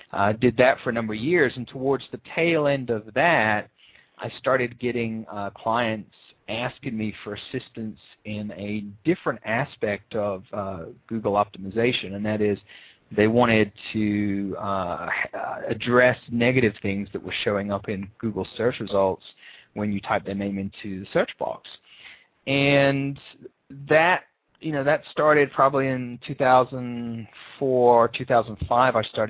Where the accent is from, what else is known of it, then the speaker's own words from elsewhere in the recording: Brighton, South East England, United Kingdom; now in Raleigh, United States; It actually comes all the way from southern England, because I'm originally from Brighton in England.